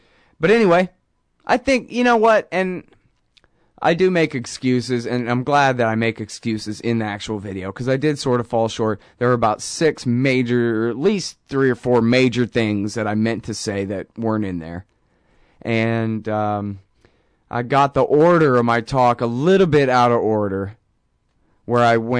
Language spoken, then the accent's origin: English; Texas, United States; I'm from Texas.